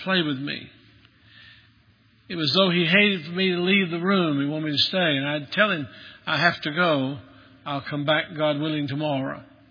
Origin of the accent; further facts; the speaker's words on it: Maryville, Tennessee, United States; Greenback was a short distance from from Greenback to Maryville, Tennessee, my hometown.